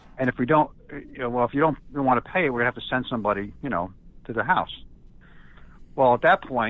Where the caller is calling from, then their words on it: New Jersey, United States; I'm calling from New Jersey. Here in New Jersey, a couple of years ago, we had a scam going around